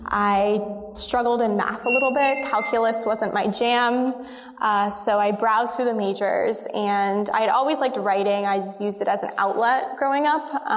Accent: Boca Raton, Florida, United States; Yeah, I'm originally from South Florida, Boca Raton, Florida.

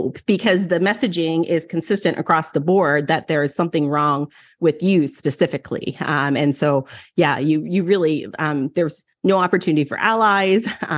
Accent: Toronto, Ontario, Canada; I grew up in Toronto, Ontario, Canada, oldest of three, and I was sort of steeped in religion.

